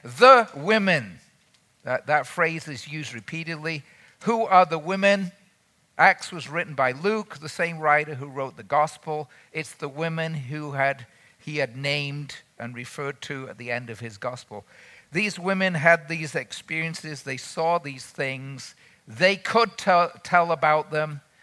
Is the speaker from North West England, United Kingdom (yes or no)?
yes; Manchester, North West England, United Kingdom; When I was a teenager, which is not recently, I was growing up in England.